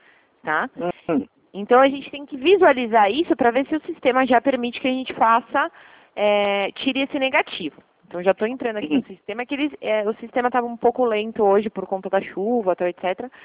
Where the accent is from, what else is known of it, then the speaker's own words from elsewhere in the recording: São Paulo, Brazil; Eu sou de São Paulo, mas eu trabalho na unidade do interior.